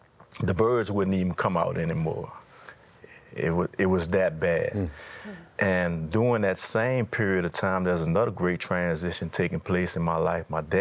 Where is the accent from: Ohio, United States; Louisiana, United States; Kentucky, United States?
Louisiana, United States; New Orleans; Yes, well, I grew up in New Orleans, the inner cities, in a neighborhood that was filled with a lot of crime